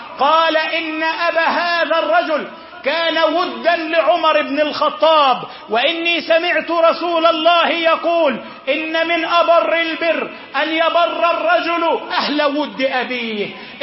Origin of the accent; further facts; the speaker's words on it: Egypt; اللهم أصلح حال بلدنا مصر، اللهم اجعل مصر أمنا أمانا، سخاء رخاء، سلما سلاما